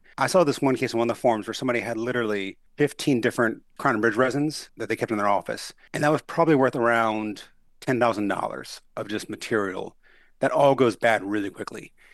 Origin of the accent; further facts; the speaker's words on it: New Orleans, Louisiana, United States; But I'm from New Orleans.